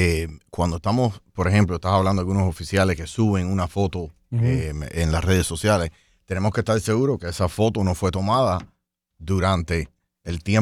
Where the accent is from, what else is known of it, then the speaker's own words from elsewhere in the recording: Hialeah, Florida, United States; also born or lived in Cuba; Vine a Miami-Dade, me crié en Miami-Dade, soy de Hialeah, nací en Cuba, pero criado en Hialeah, en todas las escuelas públicas ahí, estudié aquí en Miami también, en Barry University